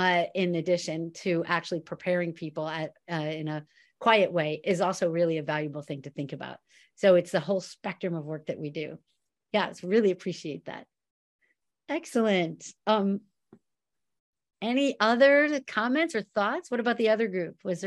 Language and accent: English; Washington, District of Columbia, United States; I'm from Washington, D.C.